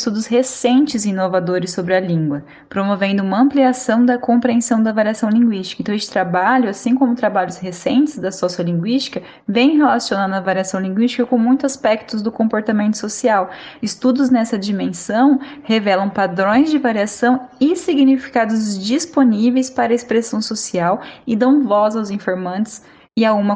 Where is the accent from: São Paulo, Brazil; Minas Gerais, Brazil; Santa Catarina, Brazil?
São Paulo, Brazil; Monte Azul Paulista; da cidade de Monte Azul Paulista, minha cidade natal